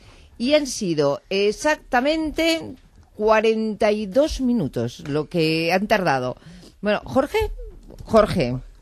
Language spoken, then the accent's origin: Spanish; Bilbao, Basque Country, Spain; Perdona, que yo soy de Bilbao.